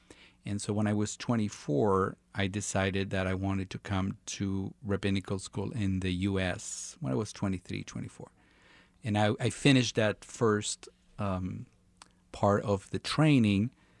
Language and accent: English; Argentina; now in United States; the time I grew up in Argentina and then the time I came to America